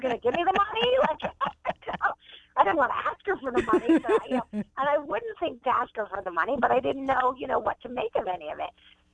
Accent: Pittsburgh, Pennsylvania, United States; I'm from Pittsburgh originally. My dad drives a cab.

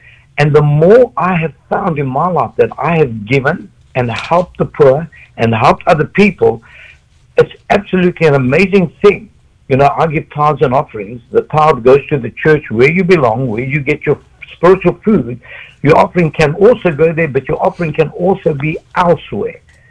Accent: South Africa; now in United States; I am from South Africa, and I never in my wildest dreams, I could even imagine, me being in the United States of America

